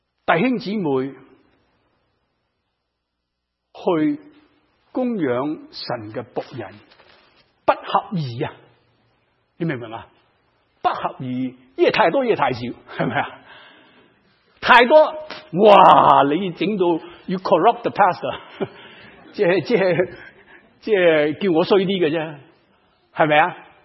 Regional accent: Guangdong, China; 另外还有我们广东人有时候讲给你接受我

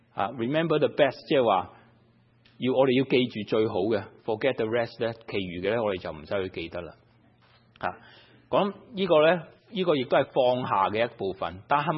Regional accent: Guangdong, China; 好像我們廣東人呢都經常說

